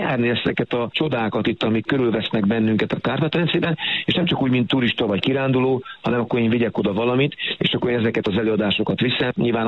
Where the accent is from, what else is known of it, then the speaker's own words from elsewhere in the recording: Kunszentmiklós, Bács-Kiskun, Hungary; 2017-ben Kunszla Miklóstól, az én szülővárosomból gyalogoltam el a horvátországi Szent Lászlóba